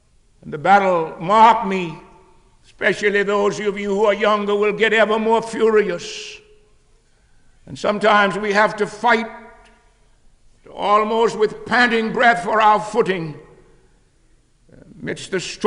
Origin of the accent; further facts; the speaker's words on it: Louisiana, United States; born there; President McCall has referred to the fact that I was born in Louisiana.